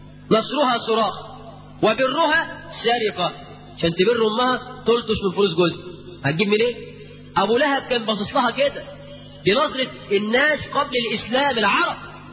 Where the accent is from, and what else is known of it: Egypt